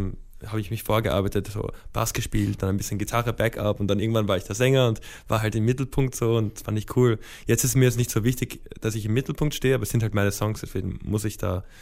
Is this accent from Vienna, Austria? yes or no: yes; Vienna, Austria; ich bin in Wien aufgewachsen, zwar auf der amerikanischen Schule, das heißt so in einer kulturellen Seifenblase, so in der Art. Aber ja, ich sehe Wien halt trotzdem als Home. Dort sind meine Eltern und meine Schwester.